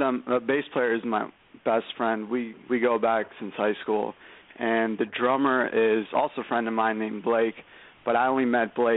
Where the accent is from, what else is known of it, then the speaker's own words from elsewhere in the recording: Brooklyn, New York, United States; From Brooklyn, New York, from Coney Island. We're actually all three of us are from here.